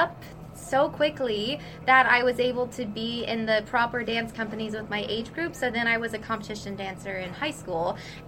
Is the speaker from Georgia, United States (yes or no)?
yes; Athens, Georgia, United States; I'm from Athens, Georgia, originally. So I grew up near the University of Georgia